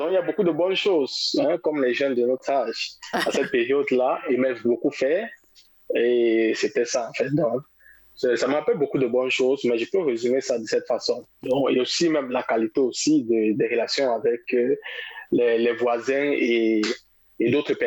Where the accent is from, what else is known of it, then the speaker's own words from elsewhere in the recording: Douala, Littoral, Cameroon; Moi, j'ai grandi à Douala, capitale économique.